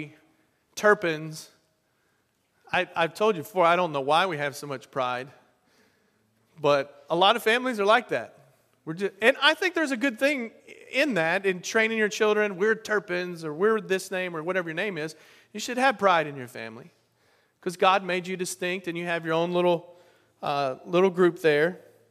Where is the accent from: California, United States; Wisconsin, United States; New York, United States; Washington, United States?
New York, United States; I'm from New York, you know?